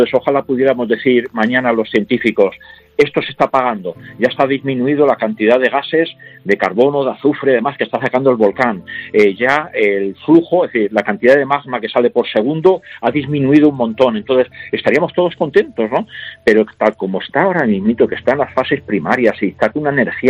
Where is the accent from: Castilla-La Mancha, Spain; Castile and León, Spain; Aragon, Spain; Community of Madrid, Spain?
Castile and León, Spain; Salamanca; accent: Salamanca; moved away as an adult; now in Canary Islands, Spain; Yo, bueno, soy de Salamanca, pero llevo 40 años viviendo